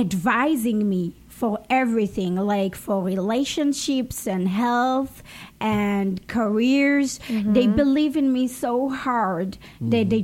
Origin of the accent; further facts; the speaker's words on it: Haifa, Haifa District, Israel; English is a second language; So I used to, like, I born and raised in Haifa.